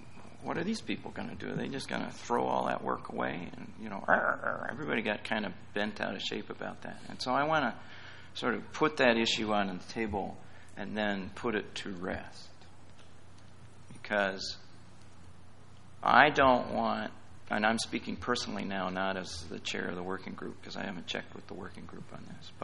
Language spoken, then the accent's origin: English; Ireland; I'm Irish.